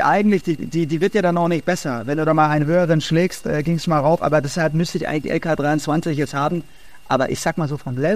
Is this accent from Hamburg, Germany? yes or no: no; Vaterstetten, Bavaria, Germany; Ich komme so aus dem Münchner Osten, Vaterstetten-Waldham.